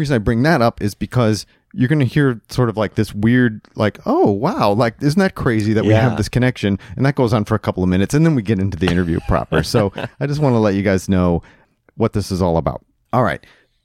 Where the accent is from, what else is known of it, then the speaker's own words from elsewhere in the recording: Toledo, Ohio, United States; recently I escaped the suburbs of Northern Virginia, mm-hmm. and I went back to my hometown of Toledo, Ohio for a little trip to visit the family.